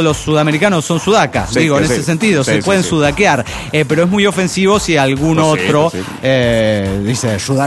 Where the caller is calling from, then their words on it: Tijuana, Baja California, Mexico; de Tijuana.